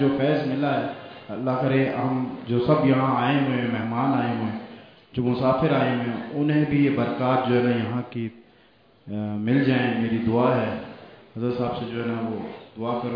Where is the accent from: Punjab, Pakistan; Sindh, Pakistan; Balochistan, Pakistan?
Balochistan, Pakistan; Quetta; میرا تعلق کوئٹہ سے ہے،